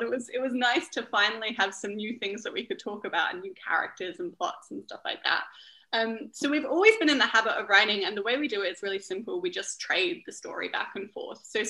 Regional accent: Australia; now in Berlin, Germany; I'm an Australian currently based in Berlin. So I'm very far away from my own sunny shores.

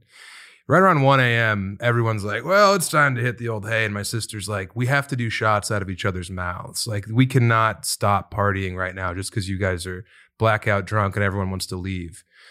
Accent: Elizabeth, Colorado, United States; I'm from Eastern Colorado. I'm from Elbert County, Colorado, a town of less than 1,000 called Elizabeth, where I played sports year round

